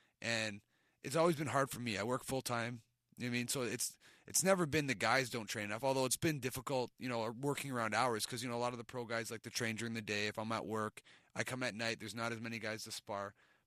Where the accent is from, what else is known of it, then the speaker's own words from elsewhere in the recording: Canada; being a Canadian